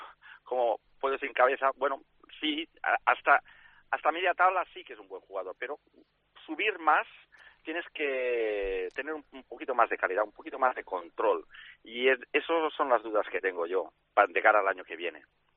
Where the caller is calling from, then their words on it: Manresa, Catalonia, Spain; de Manresa. Dime. Es la primera vez que llamo.